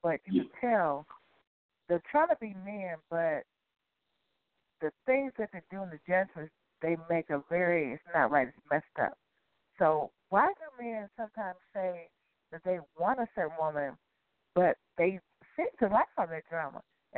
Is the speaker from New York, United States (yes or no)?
no; Ohio, United States; now in Chicago, United States; What I wanted to say is I'm originally from Ohio, but I live in Chicago now.